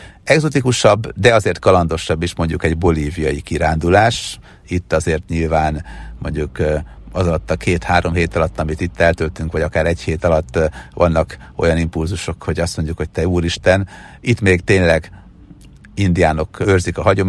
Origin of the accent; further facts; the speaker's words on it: Hungary; nyilván itt lakom